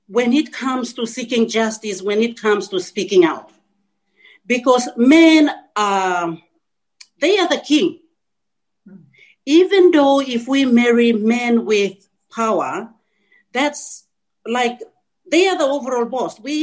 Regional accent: Port Moresby, National Capital District, Papua New Guinea; I was born in the village, but when I was a little girl, I was raised in Port Moresby, the capital city of Papua New Guinea.

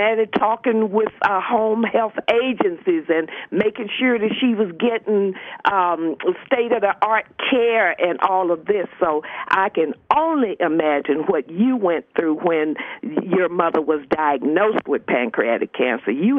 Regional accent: Arkansas, United States; moved away as an adult; now in Washington, United States; I'm from Arkansas, so my dad died in 2004, and I ended up bringing my mother from Arkansas here to the District of Columbia

